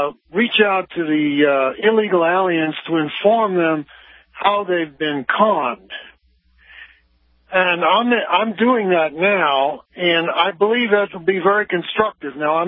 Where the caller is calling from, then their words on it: Colorado, United States; I'm calling from Colorado.